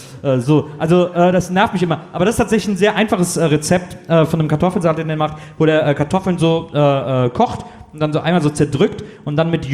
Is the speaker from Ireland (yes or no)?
yes; Ireland; German is a second language; Ich würde als Ire ja. würde ich jetzt nicht im kulinarischen Glashaus Steine schmeißen.